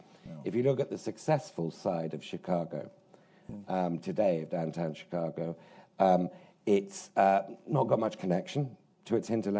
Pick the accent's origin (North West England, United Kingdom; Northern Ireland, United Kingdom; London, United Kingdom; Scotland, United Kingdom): London, United Kingdom; Now, bearing in mind we're both from London, one of the top global cities